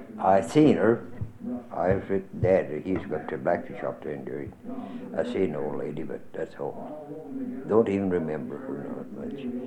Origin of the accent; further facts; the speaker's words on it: Vollmer, Idaho, United States; born there; No, I was born in Vollmer, Idaho. It was still Volmer when I was born.